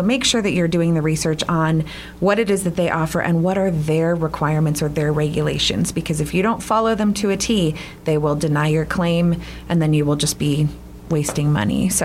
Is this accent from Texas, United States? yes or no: no; Phoenix, Arizona, United States; moved away; And I had that experience for the first time when I moved up here in 2014. I was from Phoenix, and we just don't seem to have issues like that.